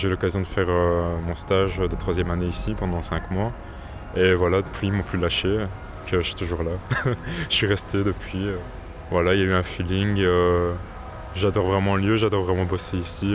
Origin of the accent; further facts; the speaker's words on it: Fleurus, Wallonia, Belgium; Charleroi, enfin plus exactement Fleurus, donc ça a 10 minutes d'ici. Je suis un pur Carolo, un pur jeu. Bah, moi, je suis beaucoup plus jeune, je suis le plus jeune de l'équipe